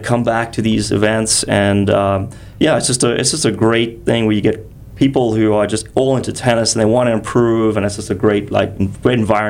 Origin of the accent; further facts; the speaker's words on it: Cape Town, Western Cape, South Africa; We just got back from Cape Town in February. It's my hometown.